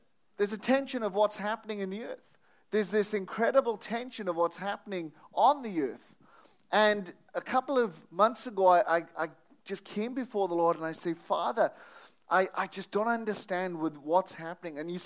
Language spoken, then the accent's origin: English; Wales, United Kingdom; I come from a land, I was going to say down under, but I don't. And I'm not from Tasmania, but I come from the land of revival. The people have said Wales.